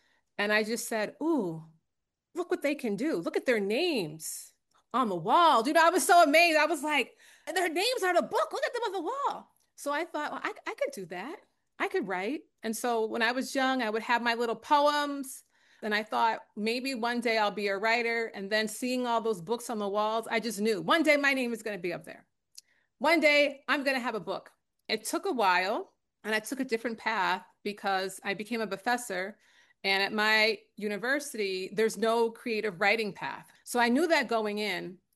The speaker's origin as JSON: {"language": "English", "town": "Philadelphia", "region": "Pennsylvania", "country": "United States", "tie": "born or raised there", "said": "You know, I grew up in Philly, so went to the Wordsworth Library, world full of books."}